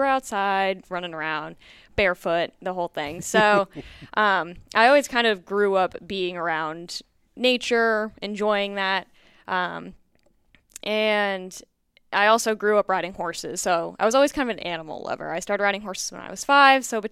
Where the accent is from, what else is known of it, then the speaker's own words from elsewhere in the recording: Maine, United States; So I'm from Maine, so fishing was pretty big.